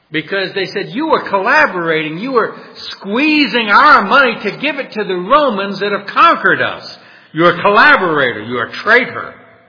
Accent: New Orleans, Louisiana, United States; Last week I mentioned I grew up in New Orleans, and I went to many, many Mardi Gras parades

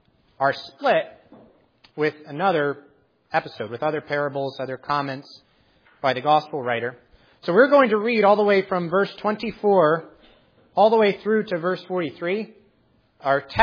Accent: the South, United States; We're from the South, so we like collard greens.

